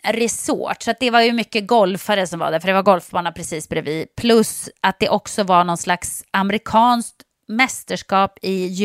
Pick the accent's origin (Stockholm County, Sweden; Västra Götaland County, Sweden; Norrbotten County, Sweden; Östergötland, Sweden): Norrbotten County, Sweden; Jokkmokk; born there; Ja, men jag är född i Jokkmokk, men det var egentligen meningen att jag skulle bli född i Kalifornien.